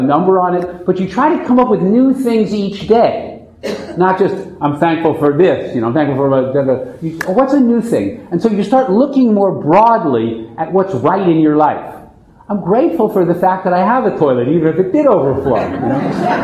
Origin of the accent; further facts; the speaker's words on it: New York, United States; I'm from New York. You don't bullshit me.